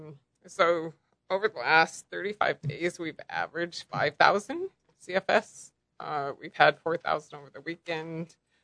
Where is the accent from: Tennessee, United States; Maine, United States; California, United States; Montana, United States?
Montana, United States; I'm from Montana. I always say it's God's country